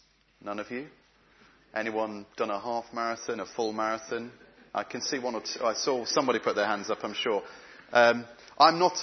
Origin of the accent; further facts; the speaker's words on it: Reading, South East England, United Kingdom; I grew up in Reading, and a friend of mine from school invited me to a youth conference in Swindon.